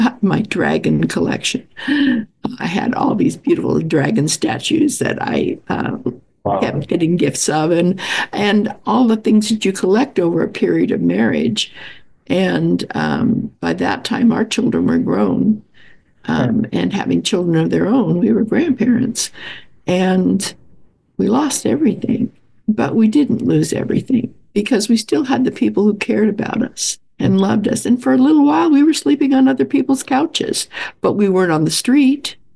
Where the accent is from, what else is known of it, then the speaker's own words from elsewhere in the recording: California, United States; And I'm from Southern California, and my husband is from upstate New York, so we're clear across the country from each other.